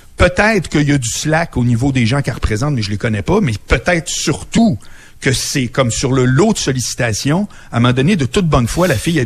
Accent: Quebec, Canada; ce côté folklorique-là, les Français l'ont avec les Québécois.

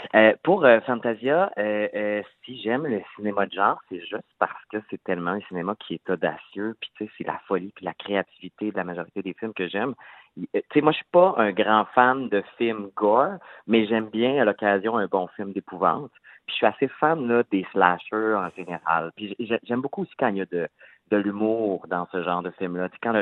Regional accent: Sorel, Quebec, Canada; Ça fait longtemps, je viens de Sorel, puis j'ai envie de faire une espèce de Sorel sanglant.

